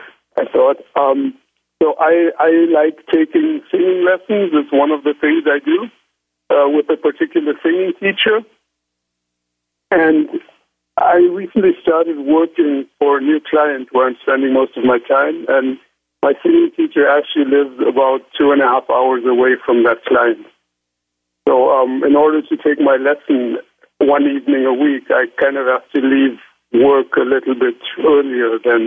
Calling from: Munich, Bavaria, Germany; English is a second language; I'm calling in from Munich in Germany.

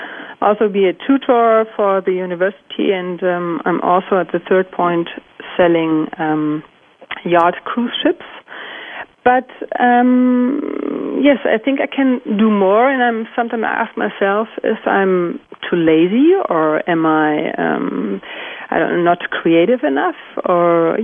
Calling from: Hamburg, Germany; I'm calling from Hamburg.

